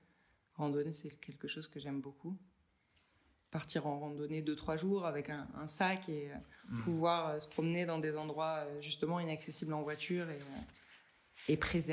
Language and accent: French; Hauts-de-France, France; Nous, on est d'origine de Picardie.